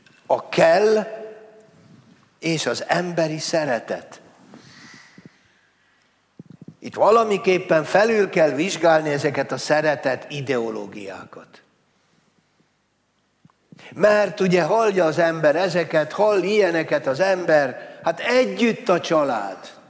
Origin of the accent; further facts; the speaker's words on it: Győr, Győr-Moson-Sopron, Hungary; Végtelenül szégyeltem magam győri lévén